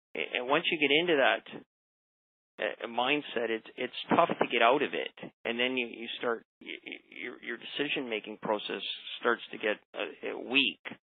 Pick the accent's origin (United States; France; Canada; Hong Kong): Canada; I'm a Canadian